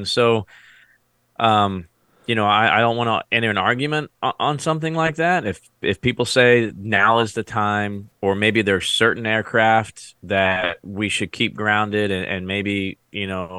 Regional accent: United States; there's no greater feeling of being an American for me than being at an air show

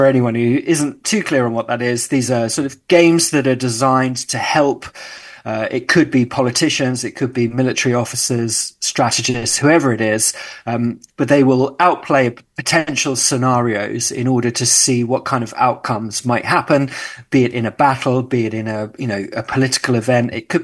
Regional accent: London, United Kingdom; born there; I was born in South London, here in the UK, which is where I live now. I currently live outside of London, about an hour on the south coast near Brighton

